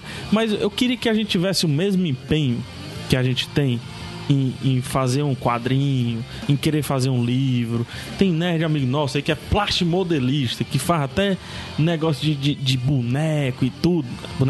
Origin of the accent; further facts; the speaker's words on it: Ceará, Brazil; sou do Ceará, sou cearense